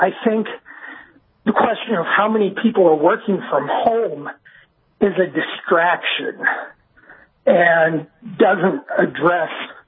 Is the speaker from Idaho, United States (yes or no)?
no; South Dakota, United States; You know, I'm from South Dakota. I'm not a member of his constituency, such as it is, but as a philosophical conservative, my mistrust of government and government institutions is reflexive.